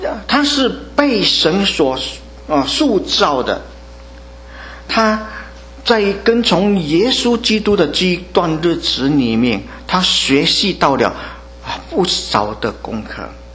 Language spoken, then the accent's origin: Chinese; China; 特别对我们来说，我们中国人很爱面子。